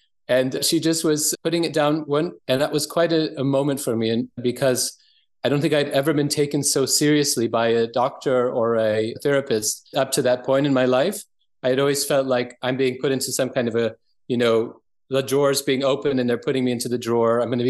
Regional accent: United States; moved away as an adult; now in Germany; I never had heard of homeopathy my whole life, growing up in America, where it's been, you know, basically had been snuffed out and slowly coming back. So I didn't know anything about it till I came to Germany as a teacher.

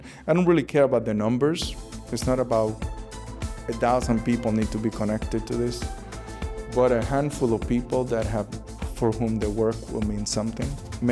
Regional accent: United States; I feel that I am an American artist. I think that, you know, from Cuban descent and my family life and my emotional universe in some ways depends a lot on that upbringing, Cuban, Spanish, Puerto Rican. But ultimately, I'm an American artist. It's there that I came of age.

